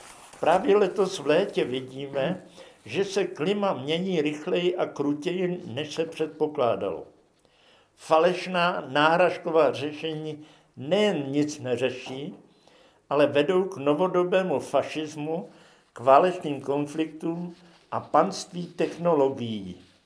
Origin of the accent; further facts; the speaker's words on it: Moravia, Czechia; nejen proto, že jsem z Moravy